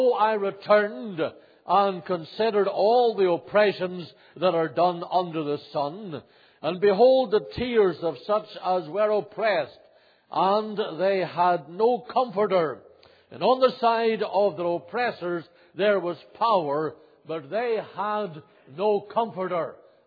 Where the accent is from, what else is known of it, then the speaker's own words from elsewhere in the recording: Northern Ireland, United Kingdom; moved away as an adult; now in Canada; when I came to Canada for this ministry in 1976 was I got a phone call from Northern Ireland, my home country